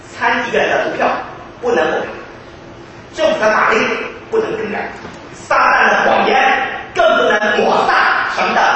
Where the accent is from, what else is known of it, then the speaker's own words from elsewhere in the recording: China; 我们中国人应当脸红，应当羞愧